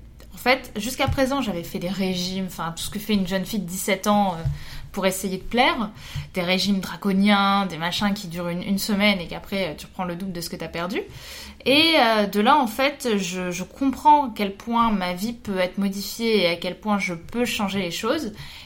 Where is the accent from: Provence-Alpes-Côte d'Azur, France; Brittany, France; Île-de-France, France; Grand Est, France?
Île-de-France, France; Paris; Je suis parisienne